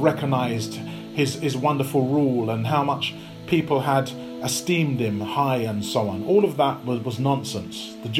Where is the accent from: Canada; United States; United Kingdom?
United Kingdom; Peckham, London; also born or lived in Camberwell; I was born in Peckham, or at least Camberwell on the border of Peckham, lived in Peckham as a youngster, so, and I love Peckham.